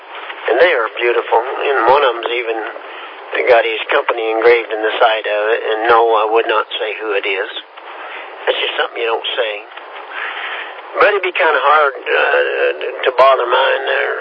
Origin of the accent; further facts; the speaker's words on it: Kansas, United States; You gotta remember, Steve, I'm from Kansas.